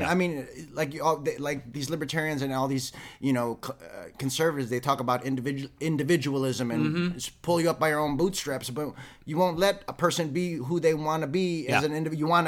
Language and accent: English; Chicago, Illinois, United States; Because I grew up in Chicago, mm-hmm. and in Chicago, there's all the gun laws that regulate.